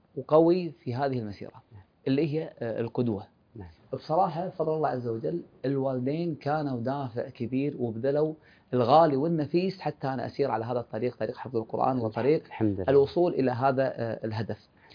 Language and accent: Arabic; Kuwait